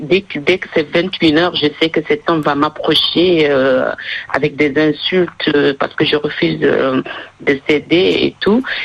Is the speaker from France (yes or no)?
no; Senegal; Mais j'ai grandi au Sénégal, c'est là où on m'a mariée à l'âge de 14 ans.